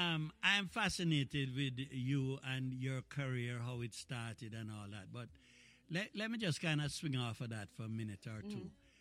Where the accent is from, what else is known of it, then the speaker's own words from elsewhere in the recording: May Pen, Clarendon, Jamaica; We're all from Maypen, so we refer to each other as friend.